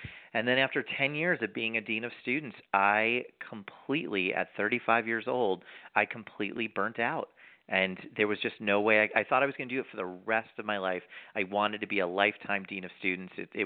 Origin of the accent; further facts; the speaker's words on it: Montvale, New Jersey, United States; I grew up in Montvale, New Jersey, a little town right outside of New York City, north of New York City.